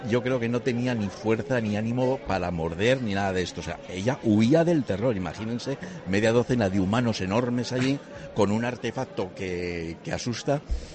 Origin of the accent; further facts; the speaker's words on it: Zaragoza, Aragon, Spain; De Zaragoza.